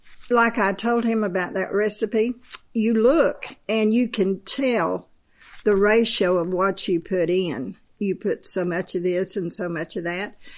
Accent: Florida, United States; Well, my mama was from Georgia. And we grew up in Florida.

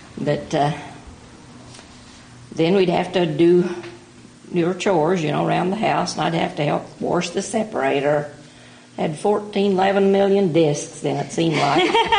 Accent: Oklahoma, United States; born there; I was born in Ellis County in the first month, third day of 27.

